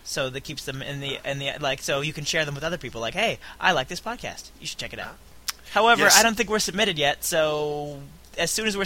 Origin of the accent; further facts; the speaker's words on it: Australia; No, I am not a Pakistani. I am Australian.